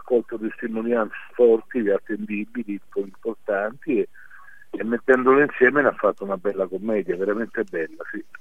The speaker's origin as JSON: {"language": "Italian", "town": "Rome", "region": "Lazio", "country": "Italy", "tie": "born there", "said": "Io sono nato a Roma, non è stato un errore."}